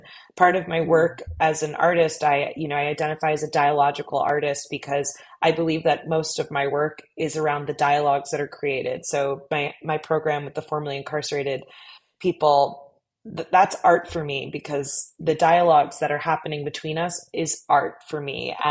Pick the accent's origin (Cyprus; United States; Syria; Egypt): Cyprus; Inya, Paphos District; my family in Cyprus, we're from Inya, very small village. My family, they've been subsistence farmers